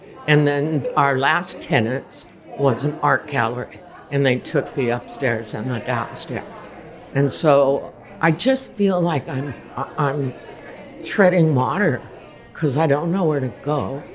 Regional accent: Lahaina, Hawaii, United States; And I grew up in Lahaina, right upstairs at my mom's place.

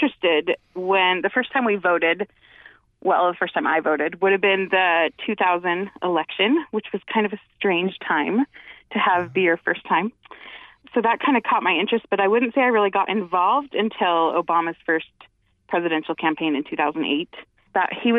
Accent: Pocatello, Idaho, United States; I'm a former ISU student. I was born and raised in Pocatello, so I've lived here now for 38 years.

